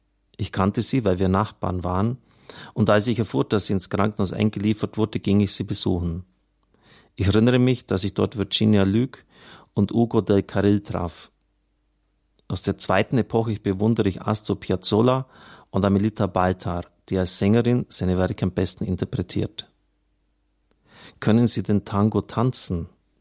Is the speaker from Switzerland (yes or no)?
no; Piedmont, Italy; German is a second language; natürlich verstehe ich den Dialekt des Piemont, denn dies war der Klang meiner Heimat und meiner Kindheit.